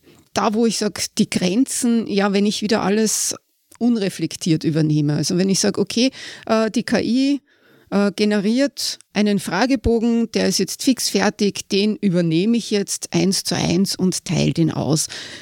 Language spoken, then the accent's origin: German; Austria; das bei uns in Österreich jetzt nicht so typisch ist, das eher in Deutschland üblich wäre